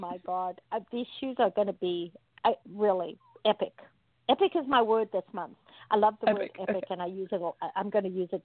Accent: South Africa; now in United States; You know, I'm from South Africa, and when I used to call people, friends and family in South Africa, they'd all say, could you slow down? You sound so Texan.

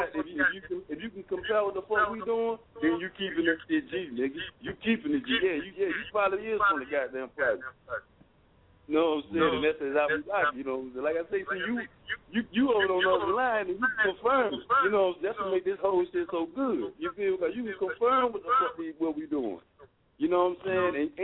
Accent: Winston-Salem, North Carolina, United States; He's Greenville. I'm from Winston.

